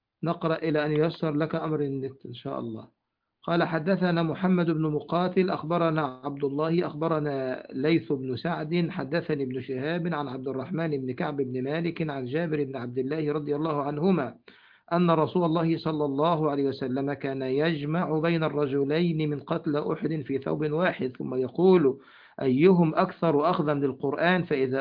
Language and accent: Arabic; Egypt; طبعا احنا عندنا في مصر لا يوجد لا شق ولا لحد، لان الارض عندنا في الغالب طينيه